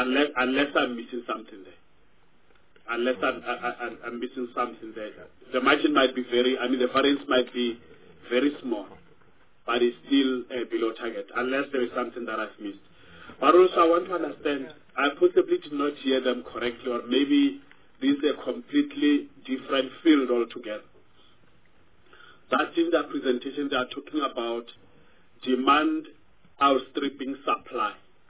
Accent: Limpopo, South Africa; I come from the Limpopo province.

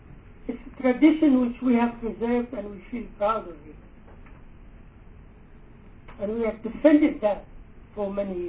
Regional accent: Palestine; also born or lived in Ireland / Zimbabwe / Tanzania; now in South Africa; Return to my hometown where my parents come from. Although I'm a Fatah member, but here in South Africa and in Ireland earlier, and in Zimbabwe before Ireland, and in Tanzania before Zimbabwe, I always worked as a Palestinian representative.

